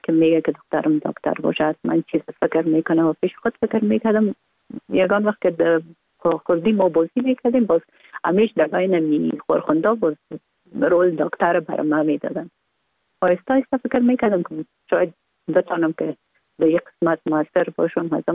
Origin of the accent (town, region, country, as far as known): Kabul, Afghanistan; born or raised there